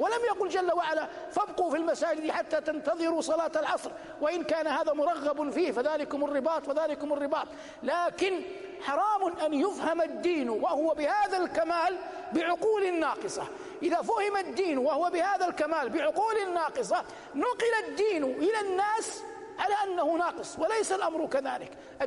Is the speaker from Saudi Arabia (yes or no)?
yes; Saudi Arabia; لكن بلادنا المملكة العربية السعودية